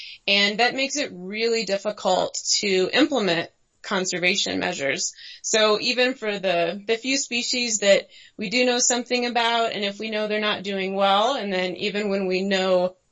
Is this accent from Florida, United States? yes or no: no; Kentucky, United States; But yeah, we're from Kentucky, so it's Amarillo.